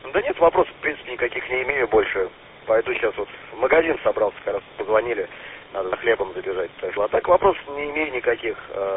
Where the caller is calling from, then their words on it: Tver, Tver Oblast, Russia; Да, из Твери, город Тверь, я из Твери работаю